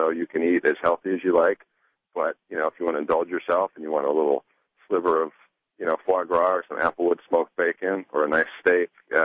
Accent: Bisbee, Arizona, United States; We get killer bee honey in from Bisbee, which is actually my hometown.

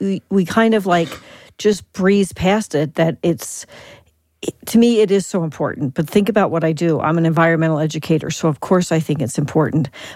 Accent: East Coast, United States; Maybe that's because I'm from the East Coast.

